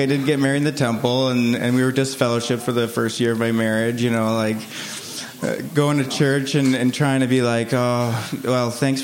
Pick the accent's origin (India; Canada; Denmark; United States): Canada; We actually went into the States because there wasn't very many Mormon churches nearby. So I'm from Canada, for those who don't know.